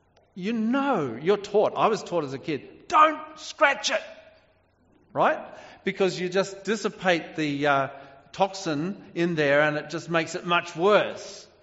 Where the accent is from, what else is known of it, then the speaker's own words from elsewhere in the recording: Brisbane, Queensland, Australia; I was brought up in Queensland, Australia, when I was a kid